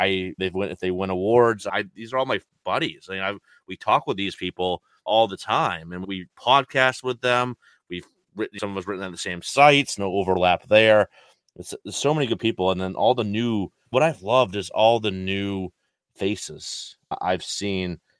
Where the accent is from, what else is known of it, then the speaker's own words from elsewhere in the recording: New England, United States; I learned so much from him, and we're both from New England.